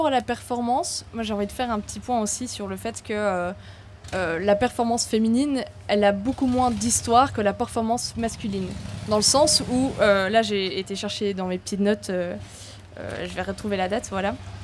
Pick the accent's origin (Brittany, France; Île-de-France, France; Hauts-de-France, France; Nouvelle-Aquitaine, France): Île-de-France, France; Fontainebleau; moi je viens de Fontainebleau